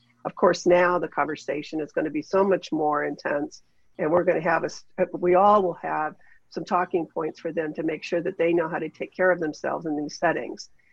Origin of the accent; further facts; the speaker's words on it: Ashtabula, Ohio, United States; Like, I grew up in Ashtabula. I grew up in Ashtabula County.